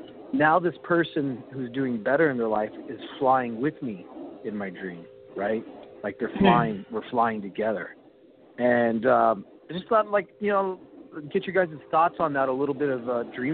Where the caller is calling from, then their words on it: Albuquerque, New Mexico, United States; Hey, Albuquerque, New Mexico.